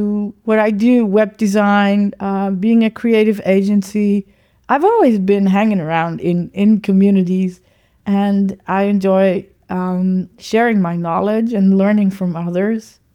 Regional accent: Netherlands; now in Germany; I am Dutch, half Danish, half Dutch, actually. I grew up in the Netherlands. I currently reside in Germany, but I love to live all over the world.

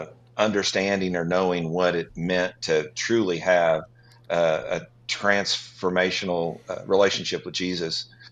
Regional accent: Bartlesville, Oklahoma, United States; Well, I grew up in Bartlesville, Oklahoma, and I went to church a little bit as a kid, but with the family, we went to a Methodist church there.

